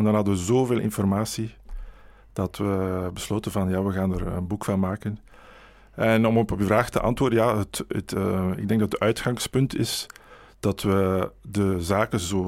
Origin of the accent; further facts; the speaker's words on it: Belgium; Als klant zijn we bijna allemaal als Belg bij dat bedrijf betrokken.